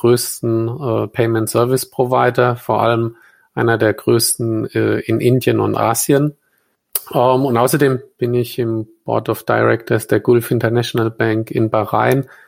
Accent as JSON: {"language": "German", "town": "Mannheim", "region": "Baden-Württemberg", "country": "Germany", "said": "ich komme aus Mannheim"}